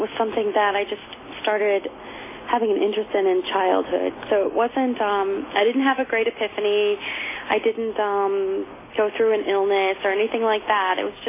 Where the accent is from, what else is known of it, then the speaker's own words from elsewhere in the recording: New Hampshire, United States; I was from the White Mountains of New Hampshire.